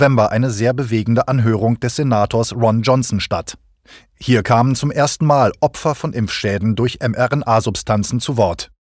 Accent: Schleswig-Holstein, Germany; schauen wir uns die regierungsoffiziellen Zahlen für mein Heimatbundesland Schleswig-Holstein einmal entspannt an.

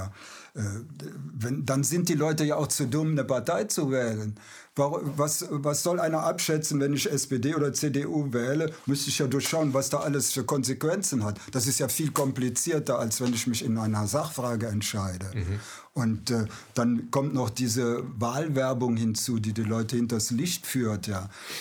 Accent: Aachen, North Rhine-Westphalia, Germany; Ich bin ja Aachener.

